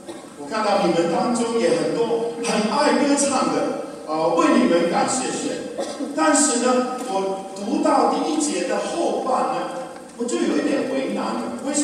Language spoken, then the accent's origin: Chinese; China; 因为我是一个在传统教养长大的中国男孩